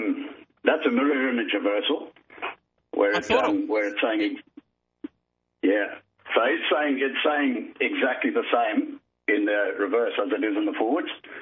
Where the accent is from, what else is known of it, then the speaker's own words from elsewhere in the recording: Zimbabwe; accent: Zimbabwean; now in Australia; It's Zimbabwean. I'm from Zimbabwe, which is close to South Africa.